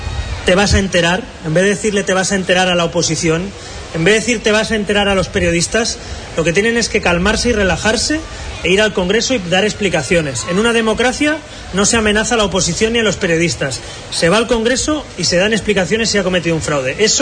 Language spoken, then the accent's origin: Spanish; Catalonia, Spain; Entré en política básicamente para defender la igualdad en mi tierra, en Cataluña, para defender que un andaluz, un catalán, un madrileño son iguales. Entré en política para seguir siendo catalán, español y europeo.